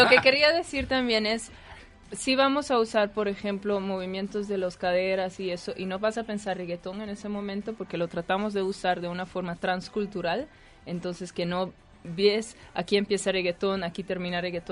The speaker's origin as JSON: {"language": "Spanish", "country": "Curaçao", "said": "Mi apellido es holandés, pero soy de Curazao, pues, Dutch Caribbean"}